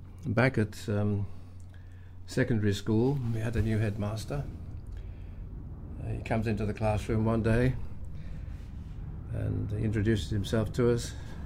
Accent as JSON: {"language": "English", "town": "Chester", "region": "North West England", "country": "United Kingdom", "tie": "born or raised there", "said": "Chester, in England. And I went to Manchester University and I got exemption from the army and 40 miles away from my hometown."}